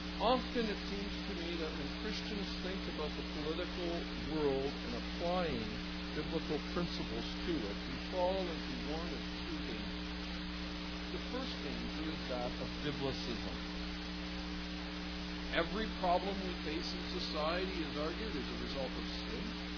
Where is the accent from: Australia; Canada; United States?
Canada; Obviously, I do speak here as a Canadian